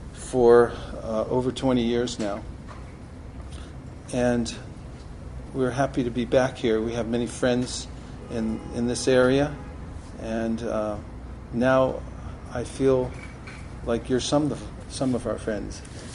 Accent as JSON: {"language": "English", "region": "California", "country": "United States", "said": "I come from Northern California."}